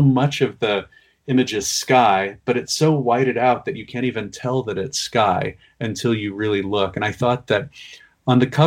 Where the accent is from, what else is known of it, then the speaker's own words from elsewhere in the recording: Cincinnati, Ohio, United States; And I'm originally from the Midwest, though not that far west. I'm from Cincinnati, Ohio, which is actually a city that's sort of debated as to where you put it.